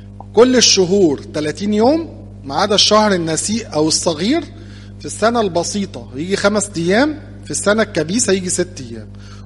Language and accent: Arabic; Egypt; احنا نفتخر ان احنا مصريين، ونفتخر ان احنا اقباط